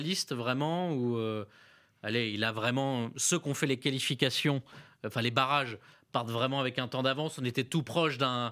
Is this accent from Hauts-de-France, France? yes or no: no; Reims, Grand Est, France; je suis de Reims